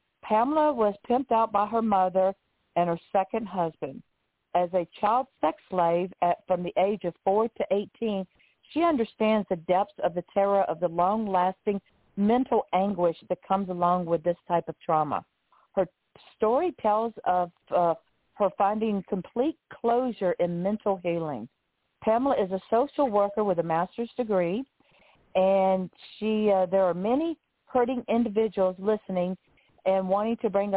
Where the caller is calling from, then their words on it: Pompano Beach, Florida, United States; I am calling in from Pompano Beach, Florida, beautiful, beautiful area of the country